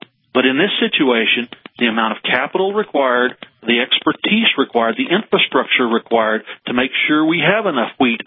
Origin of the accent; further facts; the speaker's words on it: Southern Plains, United States; And remember, I'm from the Southern Plains, so after the temperatures warm up about 20 degrees, I get your weather formations after they've left you.